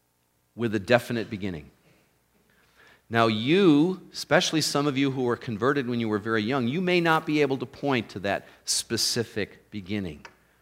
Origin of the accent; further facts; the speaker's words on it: East Lansing, Michigan, United States; that I had never even heard of growing up in East Lansing, Michigan, that I had visited once or twice in my entire life.